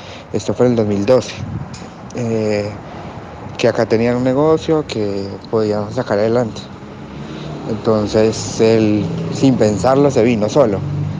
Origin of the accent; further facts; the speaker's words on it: Colombia; now in Argentina; Yo creo que volvería a Colombia, pero no ahora, o sea, en muchos años.